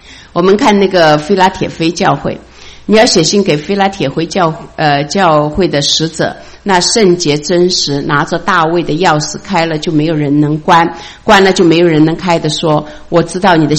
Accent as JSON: {"language": "Chinese", "country": "China", "said": "我们中国人之所以可以听到福音，也是因为这个弟兄会的运动"}